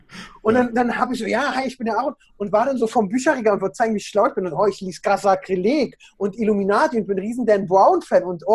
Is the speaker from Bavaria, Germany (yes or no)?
no; Berlin, Germany; born or raised there; accent: Berlin